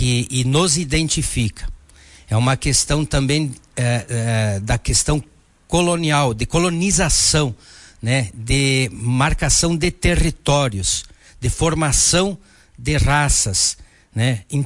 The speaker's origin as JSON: {"language": "Portuguese", "town": "Vacaria", "region": "Rio Grande do Sul", "country": "Brazil", "tie": "born or raised there", "said": "Eu sou natural aqui de Vacaria, né? Nascido nessa terra, no tempo em que IP era quarto distrito de Vacaria, então sempre atuei nesta região."}